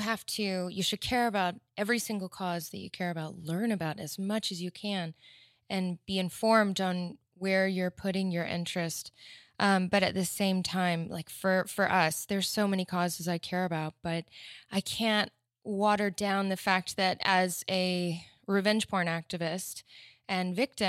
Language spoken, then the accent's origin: English; Deep South, United States; I'm from the Deep South. You know, I grew up in such a conservative place.